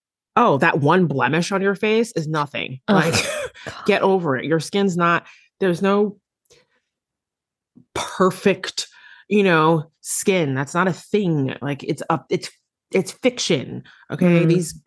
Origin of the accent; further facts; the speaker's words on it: East Coast, United States; You know, and it's interesting too, though, you know, because I'm from the East Coast.